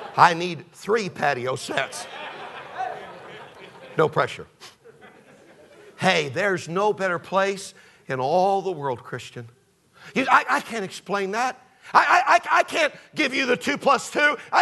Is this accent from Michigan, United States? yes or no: yes; Detroit, Michigan, United States; He worked with him both in Detroit, my hometown, and also in Fort Worth.